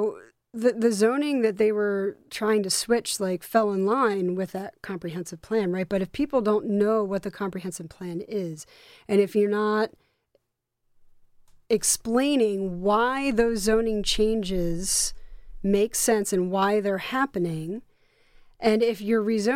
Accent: New Jersey, United States; You know, I grew up in South Jersey, and I also lived for a year in North Carolina.

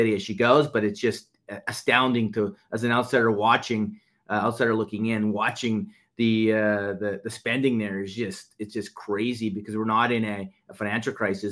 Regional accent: Canada; I certainly do as being a Canadian.

